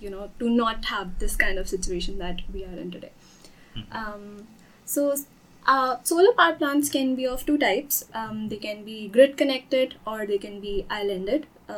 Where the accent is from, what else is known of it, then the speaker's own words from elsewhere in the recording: India; and I'm from India, born and brought up there.